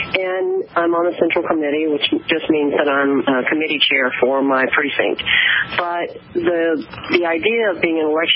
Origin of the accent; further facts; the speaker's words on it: Texas, United States; also born or lived in Chicago / San Francisco; now in Wyoming, United States; I'm from Texas, and I'm 6 years in Chicago and 3 years in San Francisco, so I know what it is to live with, and now in Wyoming